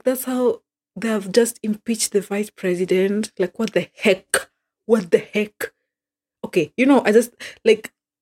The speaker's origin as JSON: {"language": "English", "country": "Kenya", "said": "Being a Kenyan is what it is."}